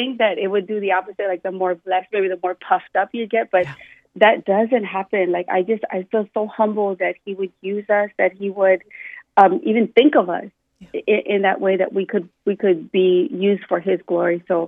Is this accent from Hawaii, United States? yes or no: yes; Waimanalo, Hawaii, United States; I'm from Waimanalo, born and raised, so that song is very dear to me.